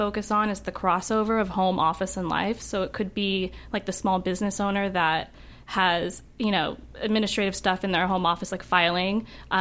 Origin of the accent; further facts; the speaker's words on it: Mission Viejo, California, United States; born there; now in Los Angeles, United States; I am originally from Orange County, though.